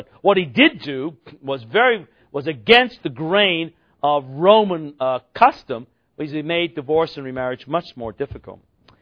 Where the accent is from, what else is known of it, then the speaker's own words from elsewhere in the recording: Canada; I'm a Canadian, basketball's not big in Canada.